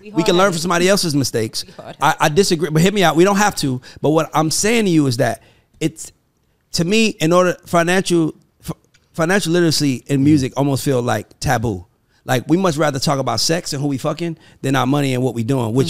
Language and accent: English; Atlanta, Georgia, United States; also born or lived in Bronx, United States; I was born in the Bronx, but I'm from Atlanta.